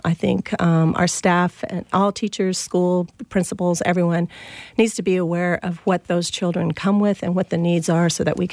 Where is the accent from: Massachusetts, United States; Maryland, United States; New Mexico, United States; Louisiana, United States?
New Mexico, United States; South Valley; I remember growing up in the South Valley and always feeling marginalized because I was from the South Valley.